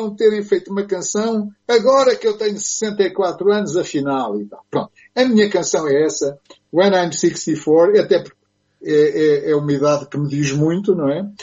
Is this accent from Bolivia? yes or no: no; Santarém, Portugal; born there; eu pertenço, nasci no Val do Tejo, que é uma nova província portuguesa.